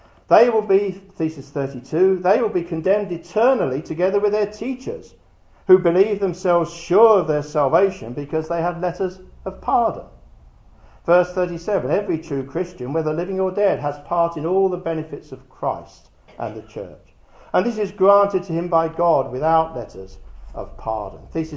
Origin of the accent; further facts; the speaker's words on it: United Kingdom; We are not German Lutherans. We are British people living mostly probably from a Calvinistic persuasion